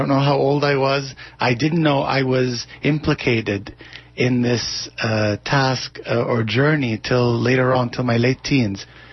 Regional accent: Egypt; English is a second language; now in United States; I grew up in Egypt. Not the Egypt, I've been away for 11 years

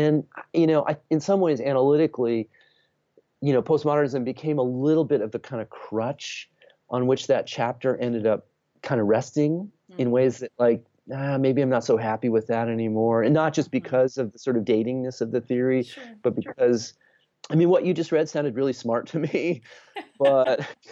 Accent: Boulder, Colorado, United States; growing up outside of Boulder, going up to Boulder, seeing Boulder, going to New Haven, you know, and I'd never really been east.

